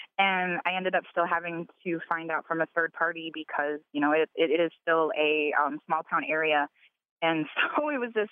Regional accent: South Dakota, United States; You know, like I said, I'm from South Dakota, so we have a lot of politics around the COVID-19 pandemic and masking

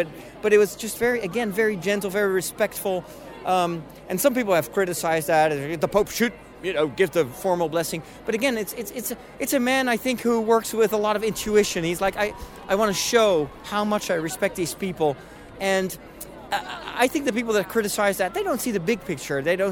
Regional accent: Netherlands; English is a second language; No, actually not. I'm from the Netherlands, but world is international.

